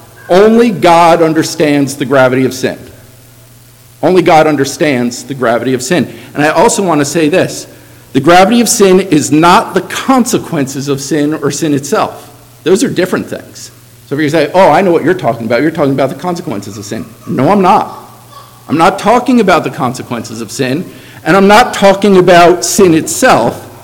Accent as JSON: {"language": "English", "region": "Florida", "country": "United States", "tie": "born or raised there", "said": "And growing up in Florida, you would have, if you were in school, you would have the opportunity typically to go on field trips over to the Kennedy Space Center."}